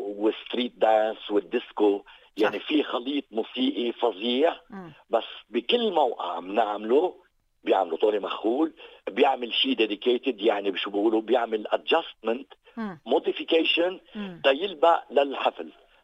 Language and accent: Arabic; Lebanon; أنا لبناني